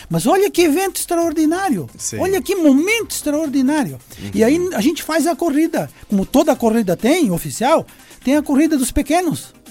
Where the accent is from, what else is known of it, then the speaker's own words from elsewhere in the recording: Presidente Getúlio, Santa Catarina, Brazil; born there; Presidente Getúlio é uma terra, é o lugar onde eu nasci, é um lugar lindo e maravilhoso.